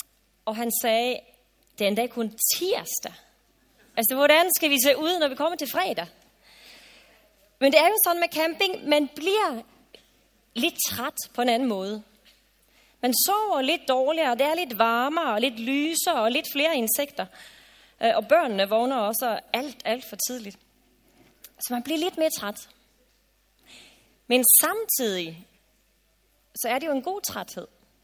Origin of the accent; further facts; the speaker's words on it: Norway; Jeg er jo selv nordmand